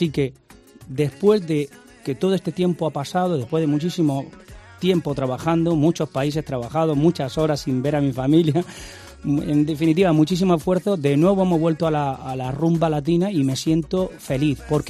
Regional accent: Spain; fíjate, fue una canción que compusimos … yo, los dos somos españoles

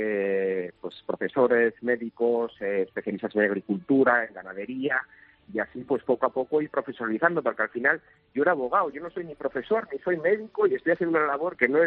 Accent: Spain; now in Indonesia; Soy español y mi tierra está allí

